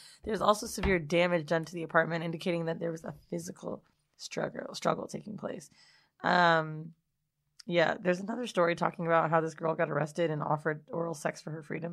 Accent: Bronx, New York, United States; now in Arizona, United States; I'm from the Bronx, but currently live in Arizona.

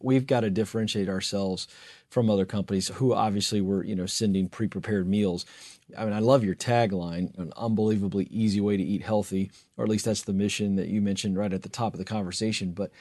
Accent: the South, United States; I think that would just be hysterical because I'm from the South.

